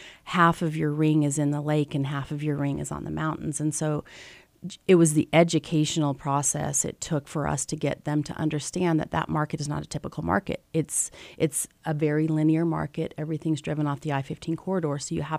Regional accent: Salt Lake City, Utah, United States; I was from here. I'm born and raised in Salt Lake City.

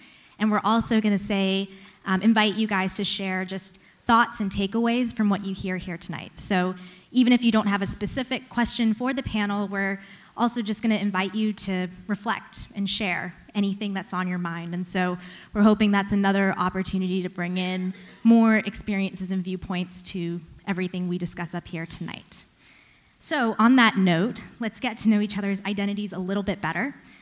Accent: North Carolina, United States; also born or lived in Canada; I'm East Indian. My parents were born in Kenya. My mom grew up in Canada, so I have dual citizenship. My siblings and I were raised in North Carolina, so I'm some odd combination of African, Indian, Canadian, Southern American.

